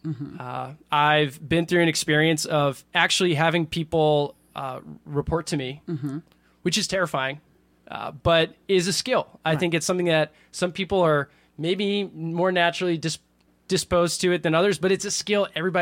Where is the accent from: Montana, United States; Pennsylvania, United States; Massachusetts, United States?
Massachusetts, United States; Winchester; So, like I said, I grew up just outside Boston, a town called Winchester.